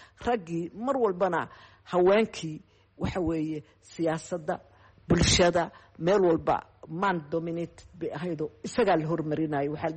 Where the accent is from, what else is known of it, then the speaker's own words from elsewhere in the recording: Bosaso, Bari, Somalia; born there; also born or lived in Mogadishu, Somalia; waxaan ku dhashay degmada Boosaaso oo inoo hadeer joogno